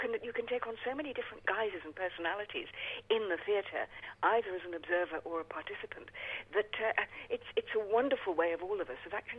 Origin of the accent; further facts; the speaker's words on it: South West England, United Kingdom; Because, I mean, I was brought up in the West Country, where we didn't have a professional theatre for many, many years